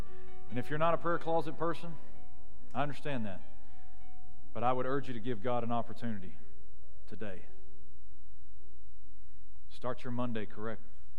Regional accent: Texas, United States; We're from Texas, we enjoy food, right?

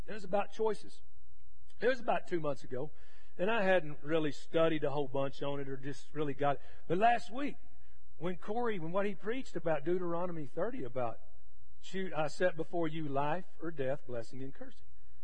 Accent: Texas, United States; because I grew up in West Texas, and when I was growing up, we used to go to every football game because my sister marched in the high school band.

